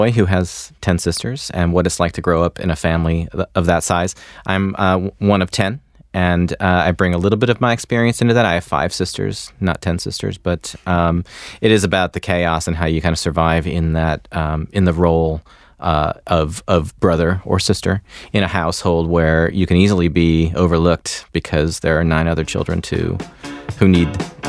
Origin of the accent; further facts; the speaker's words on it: Michigan, United States; And I'm from Michigan, so the thought of moving to California to make cartoons just seemed way, way, way out of reach for me